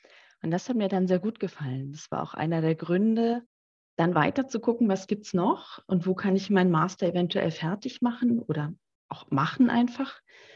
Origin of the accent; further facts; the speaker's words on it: Northern Germany, Germany; now in Liechtenstein; Man hat es als Norddeutscher sehr schwer, die Liechtensteiner zu verstehen am Anfang.